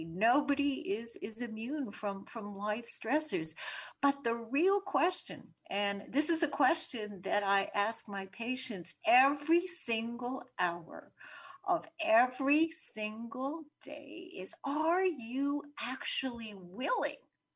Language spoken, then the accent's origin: English; Winnipeg, Manitoba, Canada; when I was growing up in Winnipeg in Canada